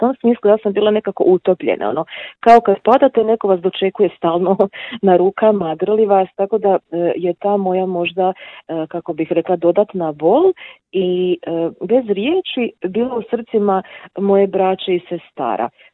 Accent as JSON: {"language": "Croatian", "town": "Vukovar", "region": "Vukovar-Syrmia County", "country": "Croatia", "tie": "born or raised there", "said": "jer su i oni ovdje kod nas u Vukovaru pastoralno djelovali"}